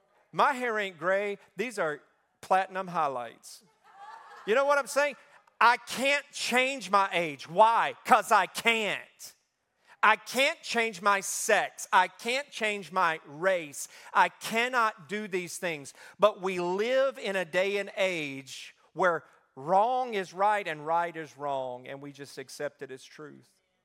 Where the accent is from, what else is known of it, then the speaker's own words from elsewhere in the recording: Mississippi, United States; because I'm from Mississippi, you know, right there